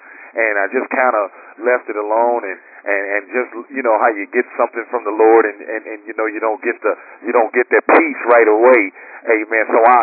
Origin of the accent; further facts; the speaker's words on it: Gary, Indiana, United States; Now, I come from Gary, Indiana. You know, we used to be murder capital of the country.